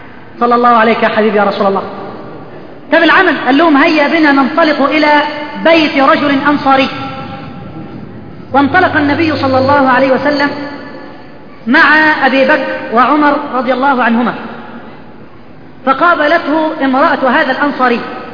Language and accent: Arabic; Egypt; اللهم اجعل بلدنا مصر بلد الأمن والأمان